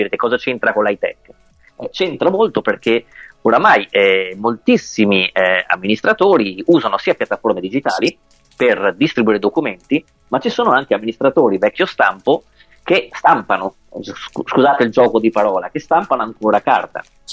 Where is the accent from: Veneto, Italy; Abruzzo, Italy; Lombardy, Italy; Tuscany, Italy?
Veneto, Italy; Venice; essendo veneziano sono arrivato in gondola a questo punto